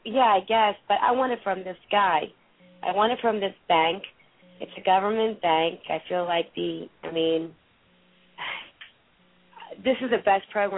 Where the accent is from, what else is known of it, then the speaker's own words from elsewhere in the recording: Pennsylvania, United States; now in Georgia, United States; I'm calling from Georgia, but I'm also an up north person from Pennsylvania